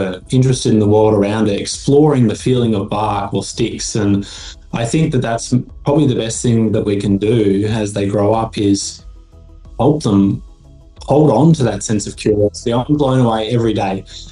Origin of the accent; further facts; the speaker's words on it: Alice Springs, Northern Territory, Australia; now in Canberra, Australia; And I think back to my experiences back growing up in Alice Springs, like to me that place still grounds me and still is part of who I am.